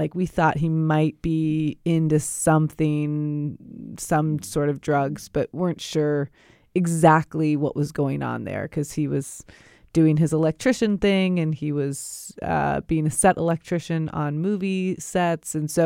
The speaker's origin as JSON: {"language": "English", "town": "Cincinnati", "region": "Ohio", "country": "United States", "tie": "born or raised there", "said": "So we were raised here in Cincinnati. We were raised Catholic and set a great foundation for our faith."}